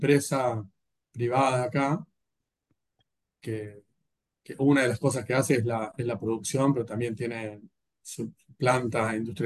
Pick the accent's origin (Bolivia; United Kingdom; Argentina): Argentina; Corrientes; also born or lived in Mar del Plata; soy veterinario de Corrientes, nací en Mar del Plata, pero me crié en Corrientes